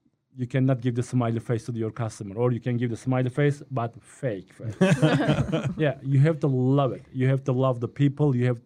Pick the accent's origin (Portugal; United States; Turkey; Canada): Turkey; moved away as an adult; I am from Turkey originally, and I studied in the college tourism and hotel management, mm-hmm. which is related to my business, and then I came here 2002, October 7.